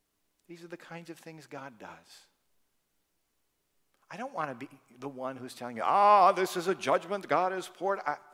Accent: California, United States; Kathy and I came from California. We know about that.

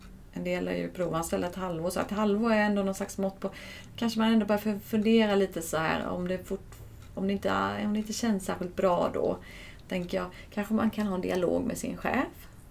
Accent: Älmhult, Kronoberg County, Sweden; Jag kommer från Älmhult, IKEA kommer ifrån.

